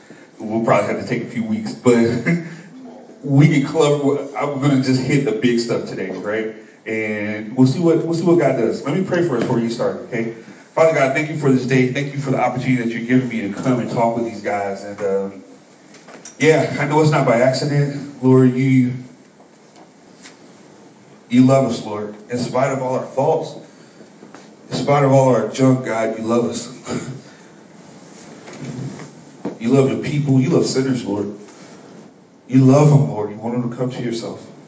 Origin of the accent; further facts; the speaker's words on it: South Bend, Indiana, United States; born there; So I was born in South Bend, Indiana. I won't tell you when, but it was a long time ago. Born in Indiana.